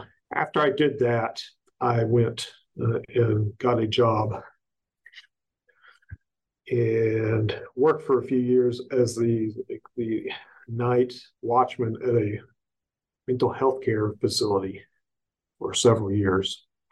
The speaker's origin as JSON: {"language": "English", "town": "Augusta", "region": "Georgia", "country": "United States", "tie": "born or raised there", "also_born_or_lived": "Asheville / Knoxville", "said": "So I grew up in Georgia, in Augusta, Georgia. And then from there, I went to high school in Asheville, North Carolina."}